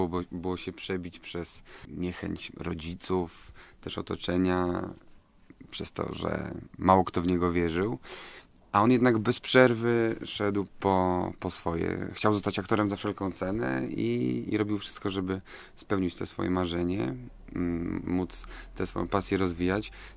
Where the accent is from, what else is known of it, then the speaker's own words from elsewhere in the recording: Łódź, Łódź Voivodeship, Poland; born there; Bardzo lubię Łódź, tym bardziej, że jestem urodzony w Łodzi.